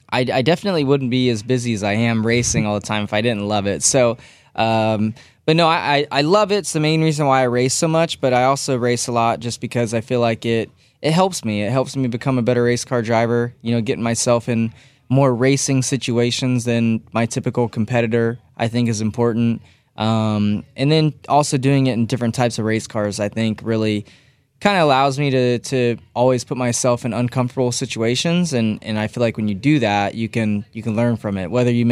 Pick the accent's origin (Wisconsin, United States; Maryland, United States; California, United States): California, United States; I grew up in Northern California, so the Giants naturally were my team.